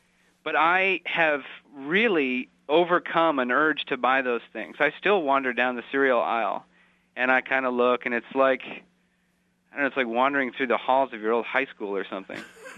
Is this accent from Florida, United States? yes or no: no; Maine, United States; we're both from Maine originally.